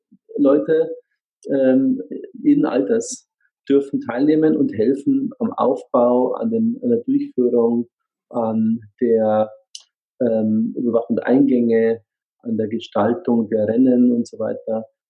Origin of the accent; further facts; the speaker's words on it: Munich, Bavaria, Germany; born there; Ja, also ich bin in München geboren